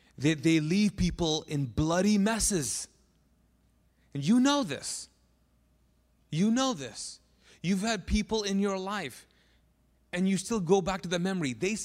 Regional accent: Pakistan; first language Urdu; English is a second language; Well, I think part of it was because he's Pakistani and I'm Pakistani.

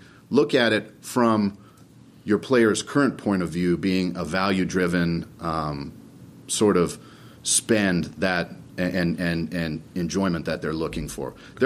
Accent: Las Vegas, Nevada, United States; Look, I'm born and raised in this town. I grew up in Vegas

